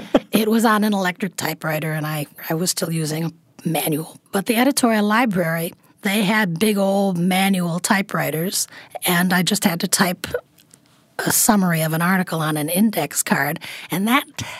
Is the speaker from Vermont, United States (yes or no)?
yes; Vermont, United States; now in New York, United States; I came to New York from Vermont.